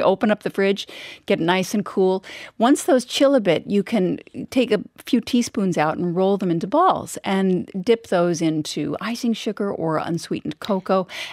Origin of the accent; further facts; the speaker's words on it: Vancouver, British Columbia, Canada; born there; I was born in Vancouver, so these are so common in Canada